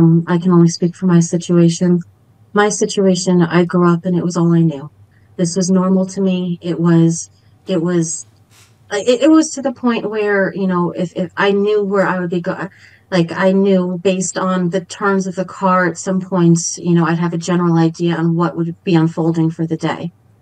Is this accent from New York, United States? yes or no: yes; New York, United States; I grew up on Long Island.